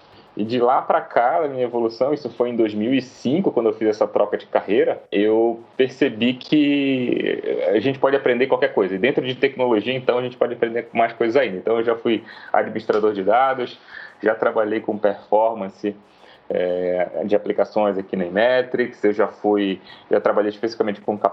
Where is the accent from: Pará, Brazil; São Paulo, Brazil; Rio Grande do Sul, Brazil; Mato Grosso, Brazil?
Pará, Brazil; Belém; Então, eu sou do Pará, eu sou de Belém.